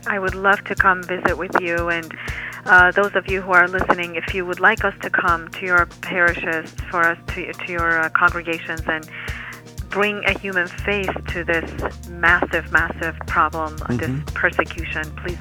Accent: Iran; first language Aramaic; English is a second language; I speak Farsi since I was born and raised in Iran. And I have lived in Italy for a few months, and I have Italian relatives from Italy, so I speak a bit of Italian as well.

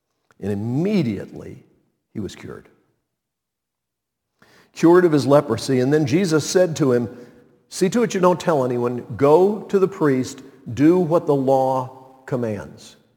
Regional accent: Montreat, North Carolina, United States; I'm from Montreat. I live right here in the town.

